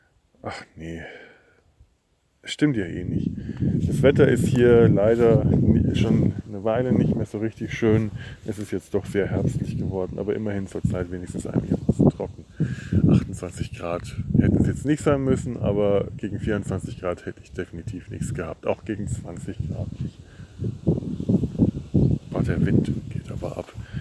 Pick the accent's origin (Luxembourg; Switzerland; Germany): Germany; Bavaria; Ich bin Franke